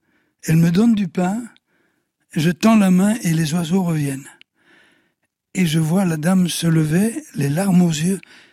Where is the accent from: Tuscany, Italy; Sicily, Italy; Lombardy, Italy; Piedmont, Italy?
Sicily, Italy; Mais ça vient de la Sicile, dont je suis originaire, et de la Belgique.